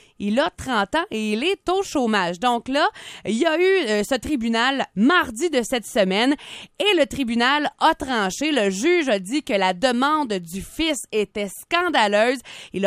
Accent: Quebec, Canada; Ça se passe chez nous au Québec.

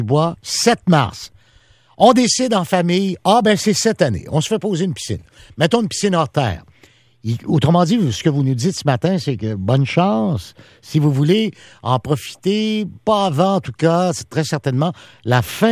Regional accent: Quebec, Canada; on pouvait passer un superbe été directement chez nous, au Québec.

